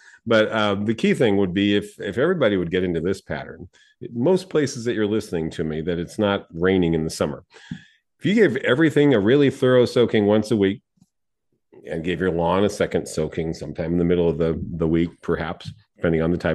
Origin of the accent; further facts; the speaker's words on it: San Diego, California, United States; also born or lived in Los Angeles; Growing up in San Diego, in Los Angeles, it had the same situation. September is when there's a shift in the weather. We got our highest temperatures in September in San Diego, and not June.